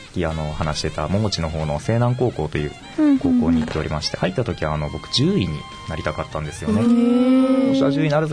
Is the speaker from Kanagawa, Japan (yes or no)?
no; Osaka, Japan; moved away as an adult; also born or lived in California, United States; now in Fukuoka, Japan; 私が出身が大阪で、高校がですね、西南高校という高校を卒業しておりまして、その後アメリカのカリフォルニアにずっと住んでいてですね、帰国して今は福岡の会社で働いております。